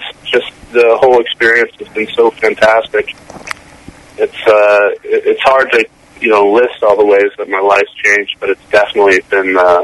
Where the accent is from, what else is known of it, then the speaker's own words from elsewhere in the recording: San Diego, California, United States; now in Los Angeles, United States; I was born and raised in San Diego and just moved to Los Angeles